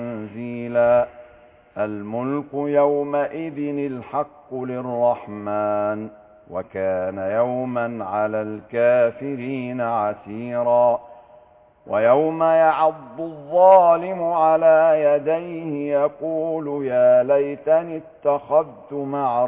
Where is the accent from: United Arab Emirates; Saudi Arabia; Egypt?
Egypt